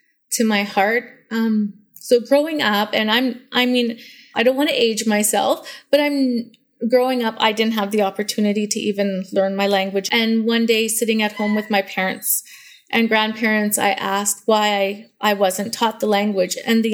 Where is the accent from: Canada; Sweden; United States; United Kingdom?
Canada; Alberta; I'm from the Satellite Cree Nation that's located in Alberta, Canada, in the Treaty 6 territory. So I've grown up in my community and attending an off-reserve school for my entire K to 12 years.